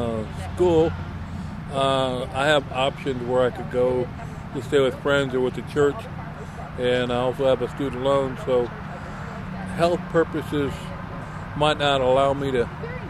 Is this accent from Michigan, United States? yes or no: yes; Detroit, Michigan, United States; born there; I was born in Detroit.